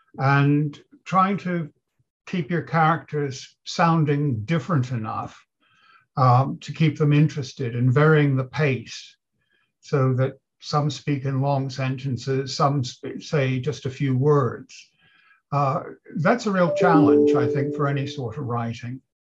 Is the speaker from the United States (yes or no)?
yes; New England, United States; I grew up in New England, went to university there